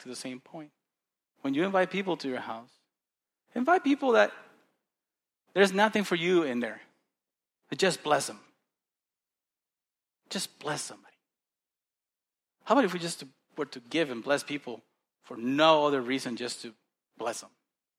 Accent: Costa Rica; I was born and raised in Costa Rica, a third world country, and I've seen poor people.

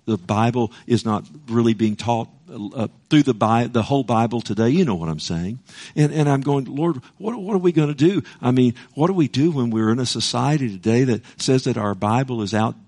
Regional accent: United States; I love my country. I serve my country. I'm very thankful I'm an American, aren't you?

